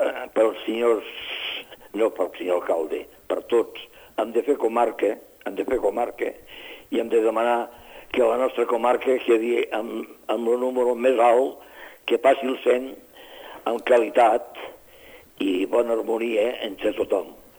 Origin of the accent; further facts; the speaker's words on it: Catalonia, Spain; I jo vull que la meva comarca, perquè és un nom molt bonic, Priorat